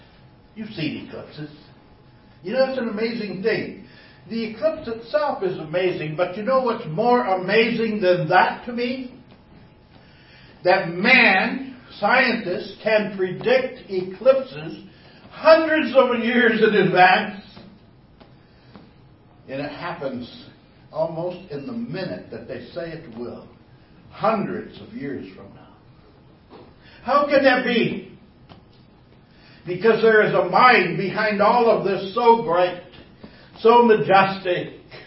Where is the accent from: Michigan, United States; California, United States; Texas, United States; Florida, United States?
Michigan, United States; Cadillac; But I grew up in Cadillac, 100 miles north of here. And Cadillac is next to the highest place anywhere in the state of Michigan. And there on that farm, we had a big hill.